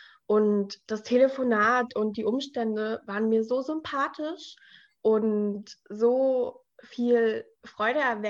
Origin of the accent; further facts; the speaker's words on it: Bavaria, Germany; Ich bin in Bayern auf dem Land aufgewachsen mit meinen zwei Brüdern und meinen Eltern. Und da sind am Tag 4 Busse in die Stadt reingefahren.